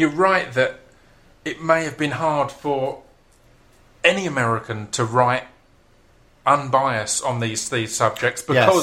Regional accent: United Kingdom; I mean, as a Brit, you're always going, oh.

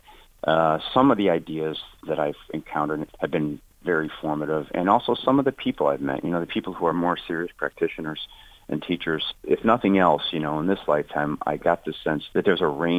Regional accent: Chicago, Illinois, United States; I grew up on the South Side of Chicago, where that's kind of the way you express love is by insults.

